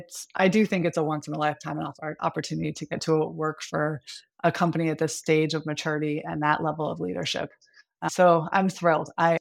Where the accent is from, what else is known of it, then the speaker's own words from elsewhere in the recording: Orlando, Florida, United States; I grew up in Orlando, Florida. So I'm a Floridian.